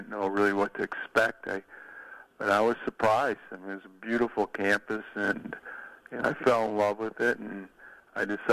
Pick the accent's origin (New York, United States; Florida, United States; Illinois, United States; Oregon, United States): Illinois, United States; Chicago; I grew up in Chicago. I attended the Kansas University, so I do have some ties to Kansas.